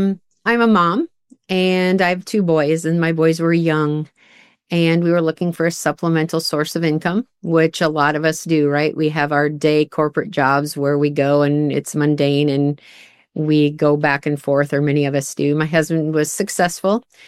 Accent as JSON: {"language": "English", "region": "Minnesota", "country": "United States", "tie": "born or raised there", "said": "I grew up in the Midwest. I am a proud Minnesotan, even though I live in Iowa now. I grew up in Minnesota, the southwest corner, in a tiny town of about 600 people."}